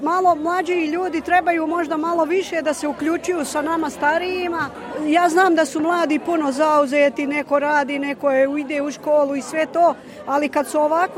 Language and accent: Bosnian; Bihać, Federation of Bosnia and Herzegovina, Bosnia & Herzegovina; now in Australia; inače sam porijeklom iz Bihaća, iz Bosne. Ovdje sam došla prije 24 godine. Ovdje u Australiji, daleko od svoje zemlje